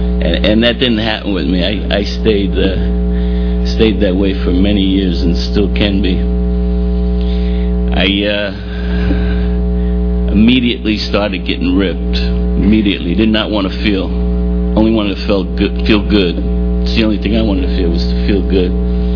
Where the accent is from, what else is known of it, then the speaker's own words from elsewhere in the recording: New York, United States; I grew up in New York, in Washington Heights, right near the George Washington Bridge. And there were seven of us, mother, father, two older sisters, two younger brothers.